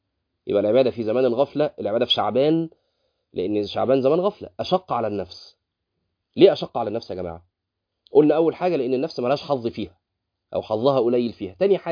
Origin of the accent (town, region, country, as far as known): Egypt